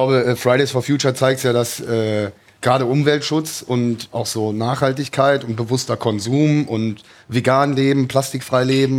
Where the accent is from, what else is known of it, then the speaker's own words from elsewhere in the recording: Cologne, North Rhine-Westphalia, Germany; bin nach Hause nach Köln gezogen. Also wieder in meine Heimatstadt Köln gezogen.